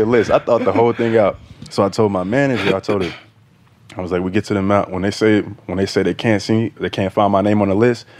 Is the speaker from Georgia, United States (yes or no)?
yes; Atlanta, Georgia, United States; I'm from Atlanta, so you know.